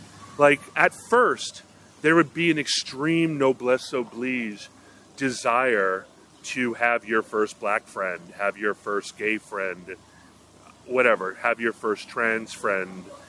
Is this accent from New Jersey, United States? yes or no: no; Hawaii, United States; I grew up in Hawaii and I was a dive instructor